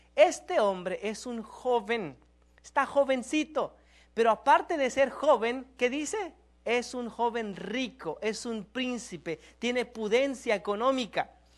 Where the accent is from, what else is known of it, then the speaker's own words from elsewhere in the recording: Mexico; yo soy mexicano